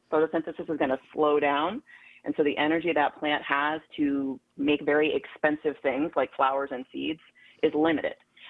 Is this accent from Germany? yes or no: yes; Germany; growing up in Germany, we lived in small villages. I'm an army brat, but we never lived on post or base.